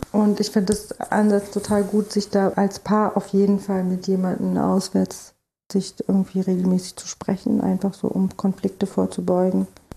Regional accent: East Germany, Germany; ich bin in der DDR groß geworden. Meine Eltern, als die Wende kam, war ich 9.

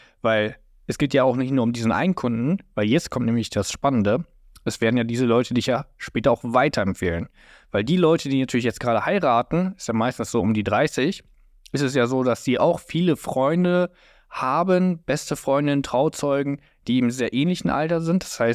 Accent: Hanover, Lower Saxony, Germany; Also ich komme jetzt hier aus Hannover.

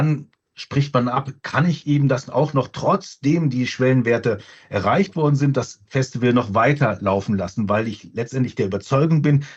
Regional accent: Rhineland, Germany; ich komme auch aus dem Rheinland, da ist dann relativ wenig Schnee vorhanden gewesen.

